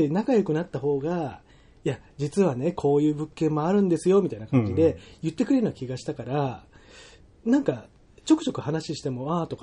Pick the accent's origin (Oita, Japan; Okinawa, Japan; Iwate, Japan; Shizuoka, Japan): Okinawa, Japan; で僕僕沖縄出身なんですけど、お26からもう帰るんですよ